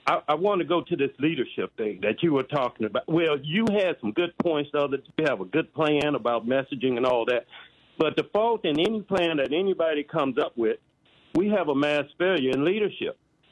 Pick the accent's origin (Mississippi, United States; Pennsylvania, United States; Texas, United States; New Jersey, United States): Mississippi, United States; I'm 59 years old, Tom. I'm from Mississippi.